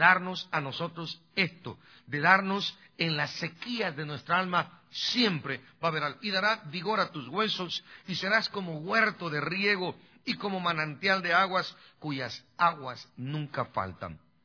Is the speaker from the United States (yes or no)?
no; Guatemala; en mi país, me siento orgulloso de ser guatemalteco